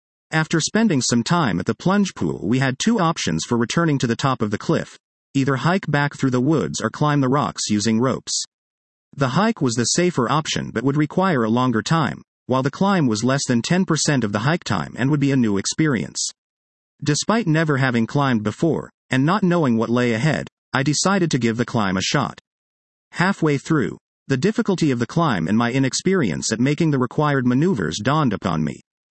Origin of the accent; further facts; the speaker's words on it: Nigeria; accent: Nigerian; English is a second language; I had not realized that most people struggled to understand my Nigerian accent, made more difficult by my pace of speaking.